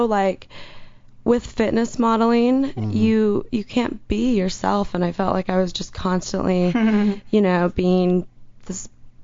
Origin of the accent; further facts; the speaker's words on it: Lake Oswego, Oregon, United States; No, I'm not. I'm originally from Portland, Oregon.